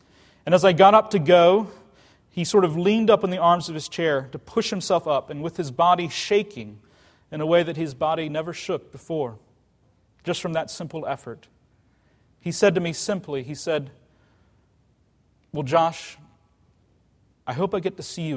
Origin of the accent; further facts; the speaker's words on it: Richmond, Virginia, United States; The last time I was in my hometown in Richmond, Virginia, when I was visiting my now 89-year-old grandfather.